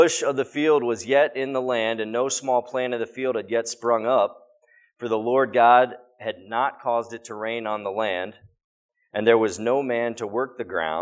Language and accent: English; Pennsylvania, United States; moved away as an adult; I grew up in Pennsylvania, actually. Born in 74, so I'm 43 years old.